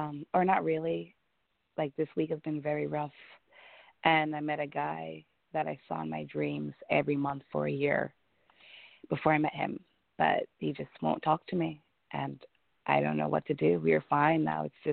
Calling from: Mexico; I'm currently in Mexico, but I live in Los Angeles.

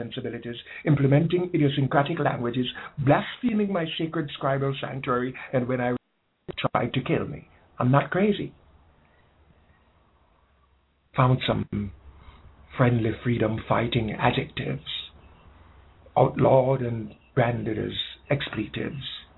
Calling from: Jamaica

